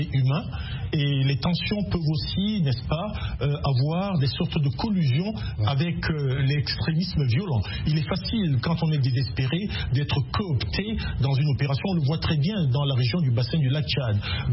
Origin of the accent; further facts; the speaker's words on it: Douala, Littoral, Cameroon; born there; Je suis né à Douala dans un quartier qui s'appelle New Bell, Lagos.